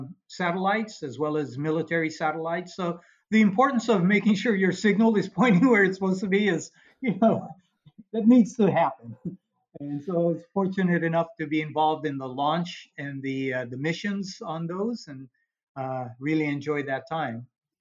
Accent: Hawaii, United States; moved away as an adult; No, I'm not. I was born and raised in Hawaii and grew up there.

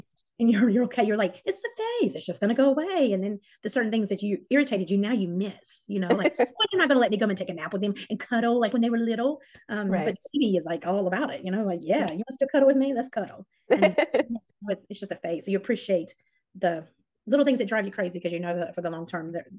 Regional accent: South Carolina, United States; I'm originally from South Carolina, where we're stationed.

